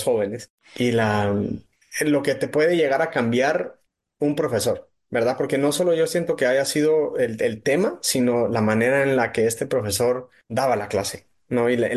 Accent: Guatemala City, Guatemala Department, Guatemala; Como guatemalteco que creció en la capital.

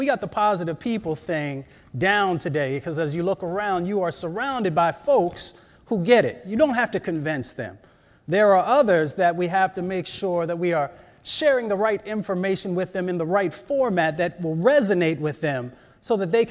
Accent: Appalachia, United States; they don't realize that I come from Appalachia.

